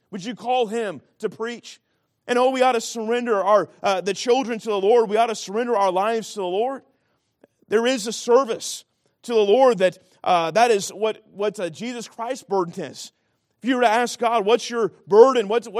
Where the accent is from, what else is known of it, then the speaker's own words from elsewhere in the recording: California, United States; now in North Carolina, United States; I came from California. I came to North Carolina.